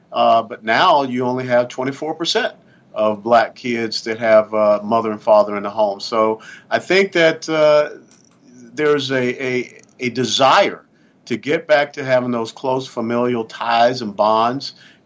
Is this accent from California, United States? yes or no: no; Atlanta, Georgia, United States; I grew up in Atlanta, Georgia.